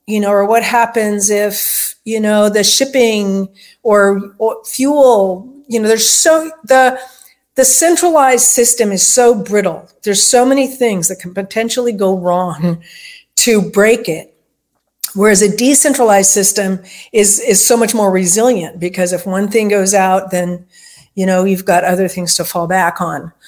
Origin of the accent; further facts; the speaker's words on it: California, United States; And at the time I grew up in California, I was living in California, and I said, well, as a person from California